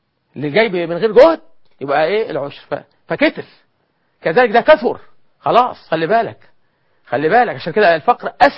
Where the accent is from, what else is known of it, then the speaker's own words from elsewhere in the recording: Egypt; يعني بلغتنا احنا كمصريين